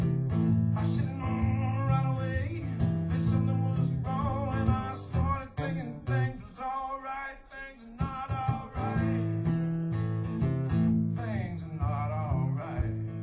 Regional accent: Oregon, United States; And it started to snow, which wasn't something I was used to growing up in Oregon, where it usually just rains.

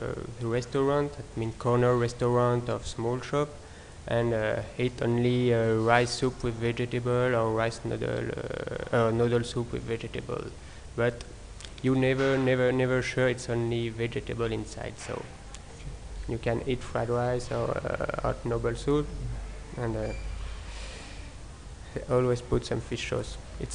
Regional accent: France; now in Cambodia; I came from France and I decided to open a vegetarian restaurant in Cambodia.

